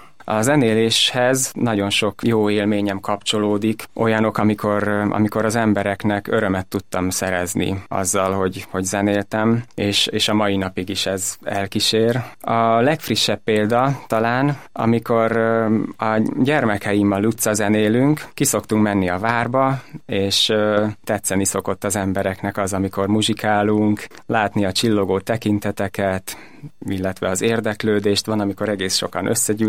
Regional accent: Bátonyterenye, Nógrád, Hungary; Én bátonyterenyei származású vagyok, ami Salgótarján környékén van, Nógrád megyében, és az ottani zeneiskolában tanultam

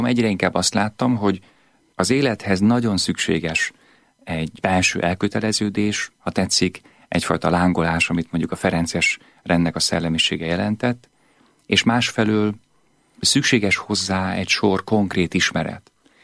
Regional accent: Szombathely, Vas, Hungary; Sárváron ismerték meg egymást, aztán éppen amikor születtem, Szombathelyre költöztek.

